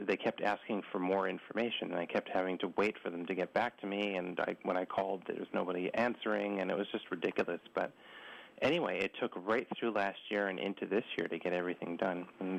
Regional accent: Montreal, Quebec, Canada; born there; I was born in Quebec, province of Quebec, in Montreal.

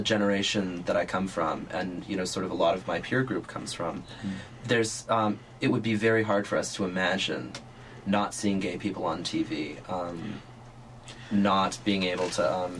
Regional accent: California, United States; in California, my home state.

